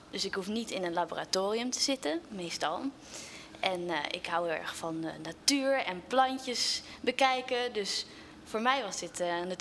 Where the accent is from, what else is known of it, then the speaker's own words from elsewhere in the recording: Apeldoorn, Gelderland, Netherlands; Nee, ik kom uit Apeldoorn. Dat is in Gelderland.